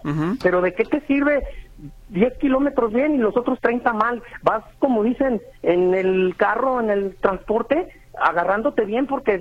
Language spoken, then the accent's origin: Spanish; Guadalajara, Jalisco, Mexico; Yo laboro acá y me voy los fines de semana a Guadalajara, que soy de Guadalajara, pues.